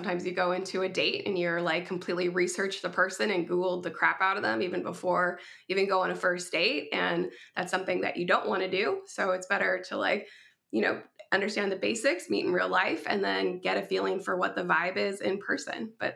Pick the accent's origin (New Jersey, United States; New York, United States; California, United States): California, United States; I am from Southern California